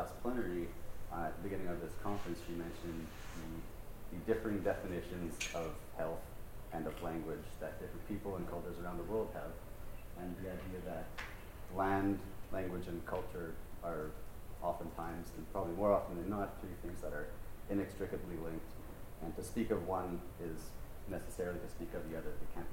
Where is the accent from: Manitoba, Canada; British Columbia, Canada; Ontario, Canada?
Manitoba, Canada; Winnipeg; I'm from Winnipeg, Manitoba. I'm a grad student at the University of Manitoba